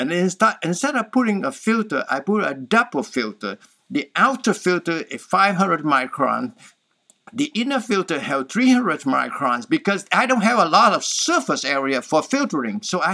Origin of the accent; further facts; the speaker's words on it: Vietnam; I'm from Vietnam, so we're from the south and we lost the war to the people in the north